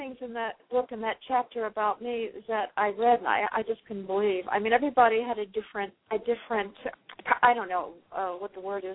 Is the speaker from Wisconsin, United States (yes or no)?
no; Washington, District of Columbia, United States; Actually, I was raised in Washington, D.C. We were from England.